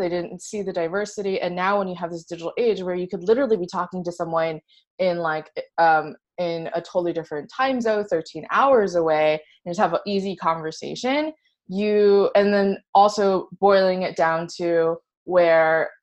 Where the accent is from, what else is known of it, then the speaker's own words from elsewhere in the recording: Austin, Texas, United States; So growing up in Austin, Texas, like it was a sleepy college town, let's be real. Yes, it was the capital of Texas, but it was not that big.